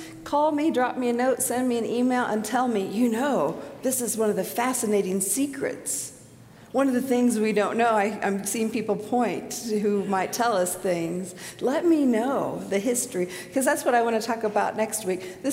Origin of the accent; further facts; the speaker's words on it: Indiana, United States; I have Indiana roots. I grew up in Indiana.